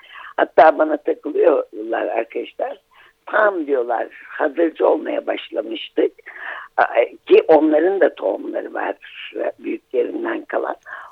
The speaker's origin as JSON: {"language": "Turkish", "region": "Çukurova", "country": "Turkey", "lives_now": "Kandıra, Turkey", "said": "Şimdi şöyle, şu anda ben Çukurovalıyım aslında. Şu anda Kandıra'dayız. Kocaeli Kandıra'dayız."}